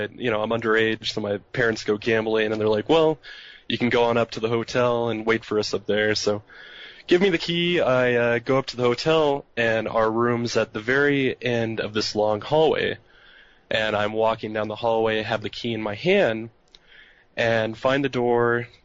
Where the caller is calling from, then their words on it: Denver, Colorado, United States; from Denver.